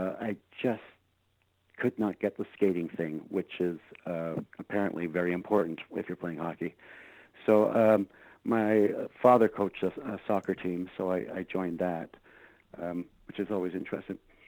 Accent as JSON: {"language": "English", "town": "Kilmarnock", "region": "Scotland", "country": "United Kingdom", "tie": "born there", "also_born_or_lived": "Montreal, Canada / Vancouver, Canada", "moved": "yes", "said": "I was born in Scotland, in a place called Kilmarnock. Then in 1964, my family immigrated to Canada, ending up in Montreal, and then after 10 years, ending up in Vancouver."}